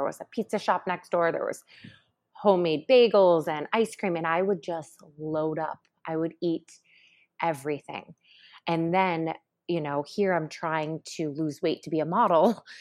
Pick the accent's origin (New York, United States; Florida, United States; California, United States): New York, United States; Syracuse; You know, it's like coming from a small town. I'm from Syracuse.